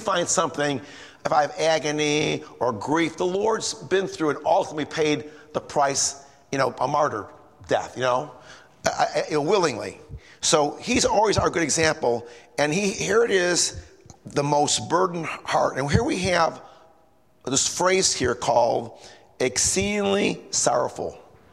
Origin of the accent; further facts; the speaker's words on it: Indianapolis, Indiana, United States; I'm here from Indianapolis, right? An hour and a half, right?